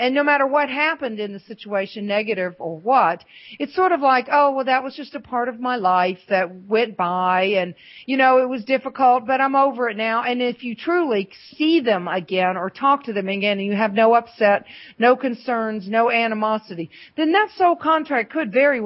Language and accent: English; the South, United States; now in North Georgia, United States; And I'm from the South. My family's from Mississippi.